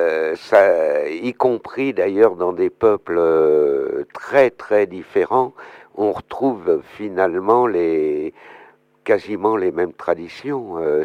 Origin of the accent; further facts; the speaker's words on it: Occitanie, France; chez nous, en Aveyron, ben, on retrouve quasiment les mêmes instruments